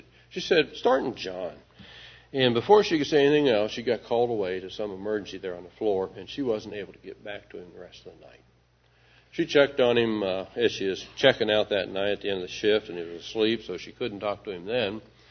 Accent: Kentucky, United States; I'm not so sure what's going on in Trigg County, but I'm from Callaway County.

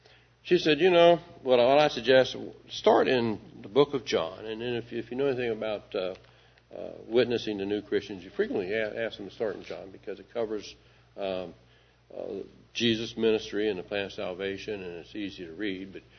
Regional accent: Kentucky, United States; I'm not so sure what's going on in Trigg County, but I'm from Callaway County.

